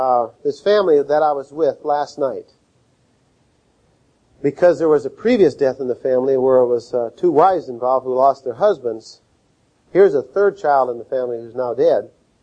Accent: Minnesota, United States; I was born and raised in Minnesota.

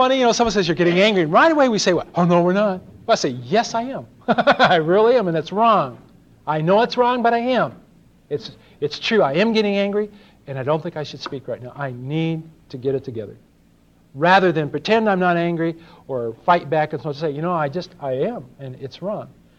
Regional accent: Los Angeles, California, United States; I've been around Jewish people most all of my life growing up in Los Angeles.

